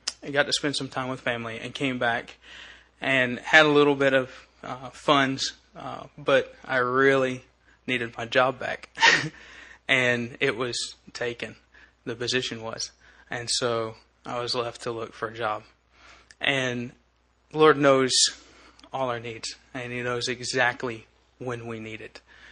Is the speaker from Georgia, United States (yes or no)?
yes; Georgia, United States; where are you from? Georgia.